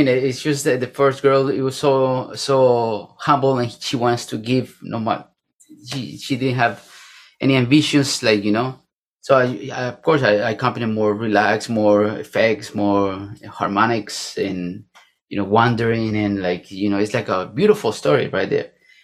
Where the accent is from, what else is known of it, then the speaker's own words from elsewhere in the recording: Bogota, Bogotá Capital District, Colombia; Okay, I'm from Colombia, Bogota. I play the harp since I was 13. I'm 43 years old